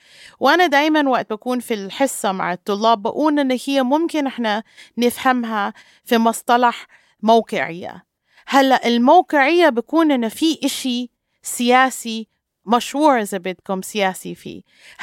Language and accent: Arabic; Palestine; مسؤولية باتجاه بعض كفلسطينية